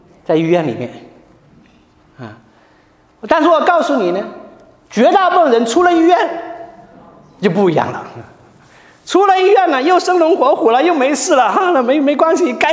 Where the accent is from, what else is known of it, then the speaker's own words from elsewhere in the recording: Wenzhou, Zhejiang, China; 在温州，在我的家乡